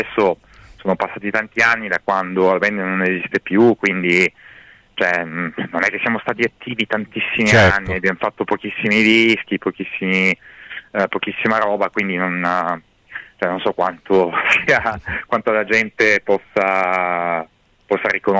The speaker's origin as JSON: {"language": "Italian", "town": "Piacenza", "region": "Emilia-Romagna", "country": "Italy", "tie": "born or raised there", "also_born_or_lived": "Taranto", "lives_now": "Milan, Italy", "said": "io sono nato a Taranto, ho vissuto i primi 10 anni della mia vita lì, poi mi sono trasferito a Piacenza."}